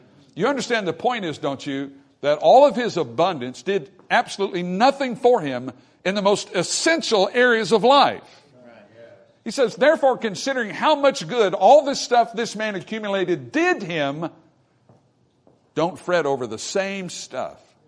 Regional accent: United States; We're Americans. Well, I am. I'm an American. I'm still remotely proud of that.

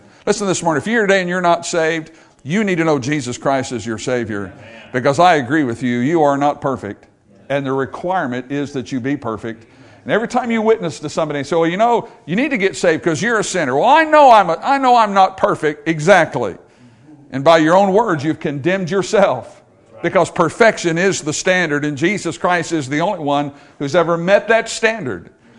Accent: United States; I wasn't thinking lamb because I'm an American.

